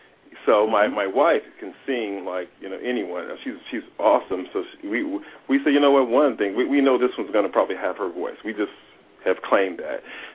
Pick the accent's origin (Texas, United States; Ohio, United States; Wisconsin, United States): Ohio, United States; Toledo; now in Los Angeles, United States; I've been living in Toledo, Ohio. I grew up in Toledo, Ohio. I live in Los Angeles.